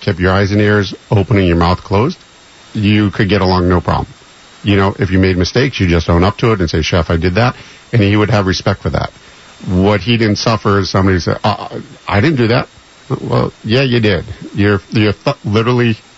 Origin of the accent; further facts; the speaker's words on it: Boston, Massachusetts, United States; moved away as an adult; I grew up in Boston and just decided on a whim, I'm moving to Hawaii.